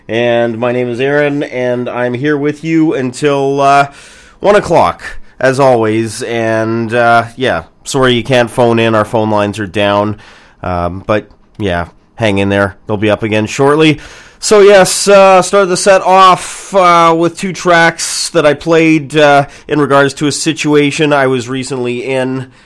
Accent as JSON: {"language": "English", "town": "Vancouver", "region": "British Columbia", "country": "Canada", "tie": "born or raised there", "said": "I would see them in my hometown of Vancouver, BC."}